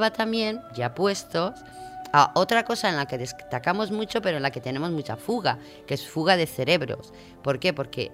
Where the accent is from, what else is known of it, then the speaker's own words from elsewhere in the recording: Spain; debido a quizás nuestros 40 años franquistas, los españoles, digamos, incluso entramos en Europa y en el mundo